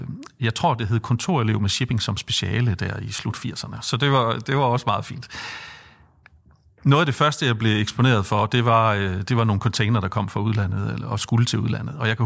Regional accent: Jutland, Denmark; now in Copenhagen, Denmark; for vi er jo begge jyder, så det var et stort skridt for os at skulle flytte os til storbyen København.

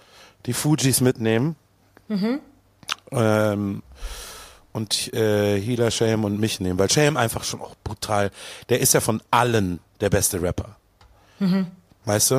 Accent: Bochum, North Rhine-Westphalia, Germany; ich bin aus Bochum.

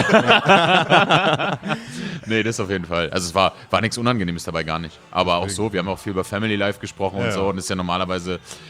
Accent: Berlin, Germany; born there; now in Cologne, Germany; Bin gebürtiger Berliner, jetzt seit 10 Jahren Wahlkölner.

